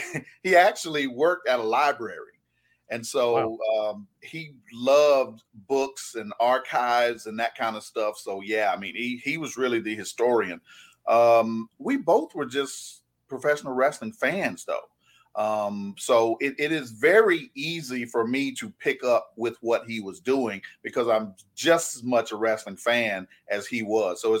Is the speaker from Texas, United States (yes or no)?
no; South Carolina, United States; I guess to give a little background, I grew up in South Carolina. I'm 53.